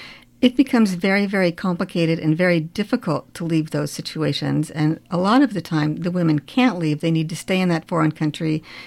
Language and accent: English; United States; I thought, I'm American. I didn't commit a crime. I can go home anytime I want.